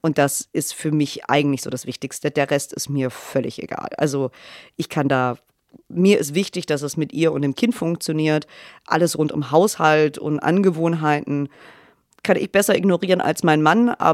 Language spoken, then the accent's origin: German; Stuttgart, Baden-Württemberg, Germany; now in Hamburg, Germany; ich komme aus Stuttgart.